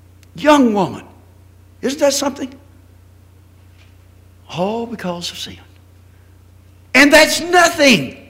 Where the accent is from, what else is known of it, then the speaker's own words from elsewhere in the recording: Texas, United States; moved away; Originally, I was from Texas. I've been gone so long, I'm not from Texas any longer, I guess.